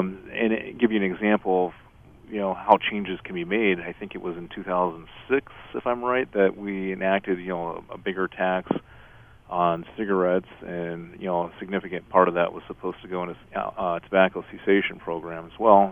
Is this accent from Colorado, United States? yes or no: yes; Colorado, United States; in California, and I'm from Colorado